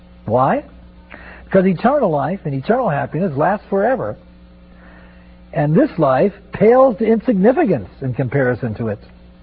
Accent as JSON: {"language": "English", "town": "Denver", "region": "Colorado", "country": "United States", "said": "I'm a Capuchin Franciscan from the Mid-America province, and I'm from Denver, Colorado."}